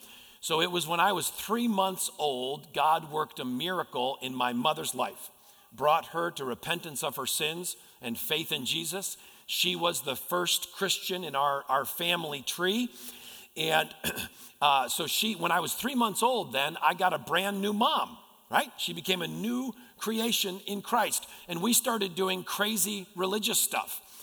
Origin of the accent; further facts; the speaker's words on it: Connecticut, United States; When I was born, I grew up in Connecticut.